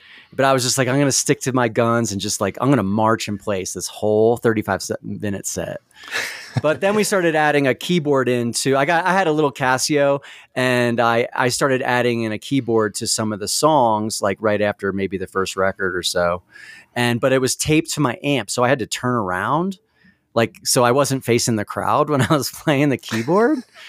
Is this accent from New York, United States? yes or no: no; New Jersey, United States; So I come from I'm from New Jersey. I grew up on